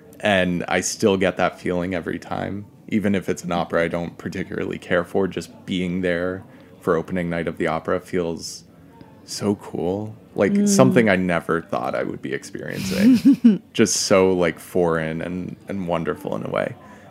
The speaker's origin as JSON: {"language": "English", "region": "New Hampshire", "country": "United States", "tie": "born or raised there", "said": "The syrup goes on everything. I grew up in New Hampshire."}